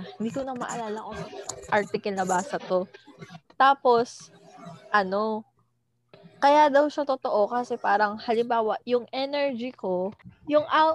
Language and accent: Tagalog; Central Luzon, Philippines; alam mo sa amin sa Bulacan